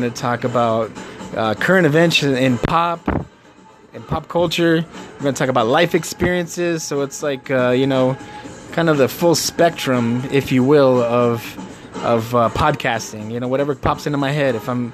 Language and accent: English; Tucson, Arizona, United States; I'm from Tucson.